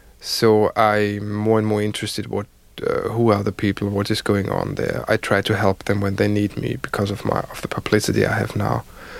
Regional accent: Vienna, Austria; English is a second language; also born or lived in Berlin / New York; Yeah, I left Vienna in 1980. I was 4 years in Berlin, 1 year in New York. So altogether, I was away from Vienna for 7 years.

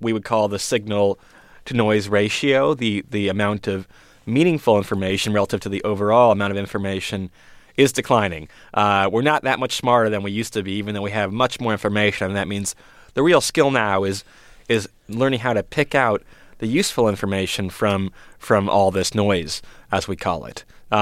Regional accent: Michigan, United States; I grew up in Michigan.

